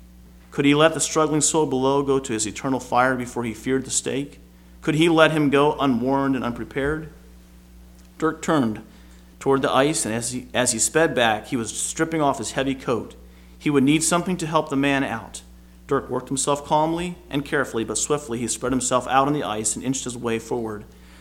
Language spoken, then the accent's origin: English; Indiana, United States; I grew up in Indiana.